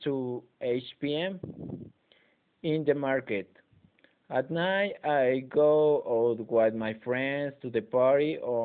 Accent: San Jerónimo, Guerrero, Mexico; born there; English is a second language; I was born in San Jerónimo, Guerrero in 1996.

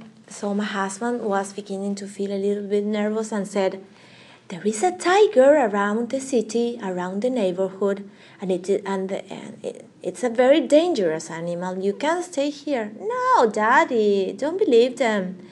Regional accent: Argentina; I'm from Argentina.

